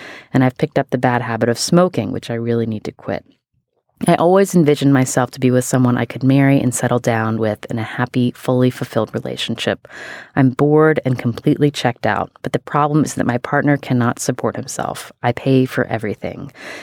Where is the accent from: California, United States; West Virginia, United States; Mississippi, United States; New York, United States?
West Virginia, United States; I appreciated this letter because I am from West Virginia, and this writer is from the state next door.